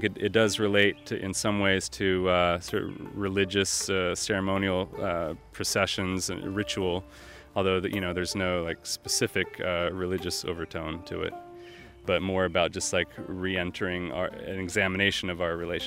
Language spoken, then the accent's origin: English; Iowa City, Iowa, United States; now in Baltimore, United States; I grew up in Iowa City, Iowa, and we lived basically on the edge of town.